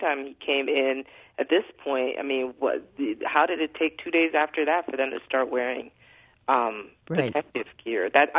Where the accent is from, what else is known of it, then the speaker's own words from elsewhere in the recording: Liberia; I was worried about my family members that were still there because I'm originally from Liberia.